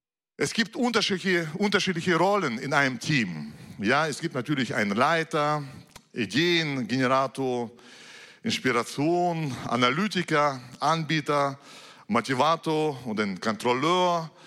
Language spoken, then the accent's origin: German; Russia; Wisst ihr, ich komme ja aus Russland jetzt